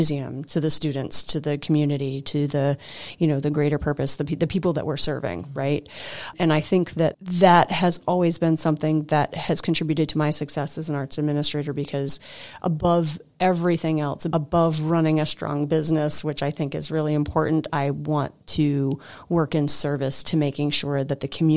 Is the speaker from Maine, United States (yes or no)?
yes; Lewiston, Maine, United States; Maine is home to me. I grew up in Maine. I grew up in Lewiston.